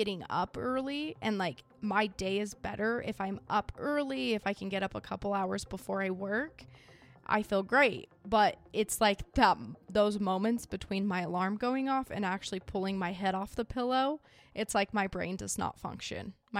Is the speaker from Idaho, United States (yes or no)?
yes; Idaho, United States; You guys know I'm from Idaho. You've been in Idaho.